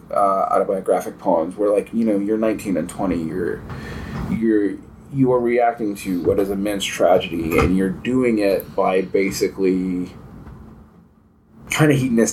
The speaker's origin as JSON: {"language": "English", "region": "Georgia", "country": "United States", "said": "I mean, like, I knew a whole lot of people, because I'm from Central Georgia, that was their way out."}